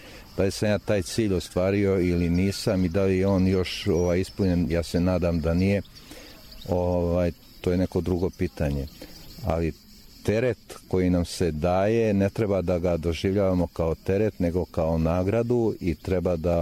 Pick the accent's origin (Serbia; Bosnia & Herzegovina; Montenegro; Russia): Bosnia & Herzegovina; Herzegovina; To kod nas u Hercegovini naši seljaci zovu, kaže: imam blaga toliko i toliko